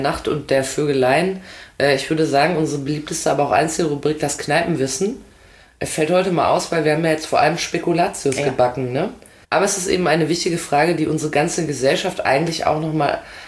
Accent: North Rhine-Westphalia, Germany; wenn ich so an meine Jugend in NRW denke

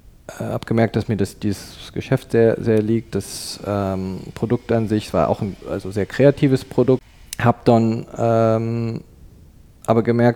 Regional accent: Canada; moved away as an adult; also born or lived in Cologne, Germany; Ja, also ich bin 50 Jahre alt, bin in Deutschland, in Köln geboren und in Kanada aufgewachsen, ab dem Alter von 9 Jahren. Habe also meine formativen Jahre in Kanada verbracht. Bin mit Mitte 20 wieder zurück nach Europa gekommen, damals auch im Rheinländischen angefangen

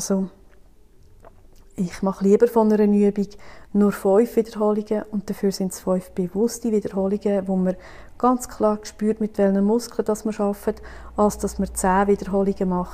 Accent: Villmergen, Aargau, Switzerland; Und ich komme aus Villmergen, Kanton Aargau.

